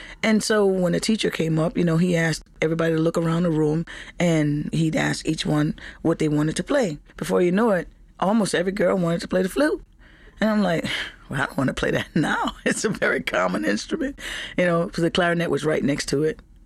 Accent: New Orleans, Louisiana, United States; born there; I was born in the Treme, and in the Treme, there's lots of music, but we live on St. Philip Street

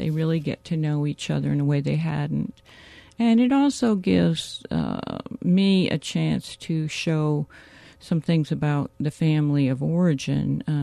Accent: Iowa, United States; I'm from Iowa, and I did go to the workshop, but our lives are very different.

